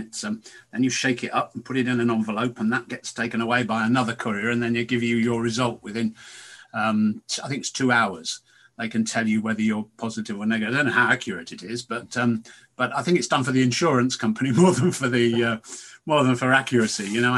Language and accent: English; Wakefield, Yorkshire and the Humber, United Kingdom; born there; I'm a Yorkshireman myself, you see. I was born in Wakefield.